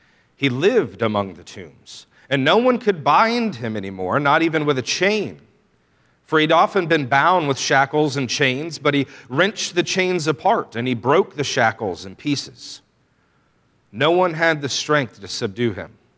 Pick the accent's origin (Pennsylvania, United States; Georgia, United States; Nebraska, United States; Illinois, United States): Georgia, United States; I grew up mostly outside of Atlanta, and so as I got older and could drive, Atlanta was a cool place with lots of things to do.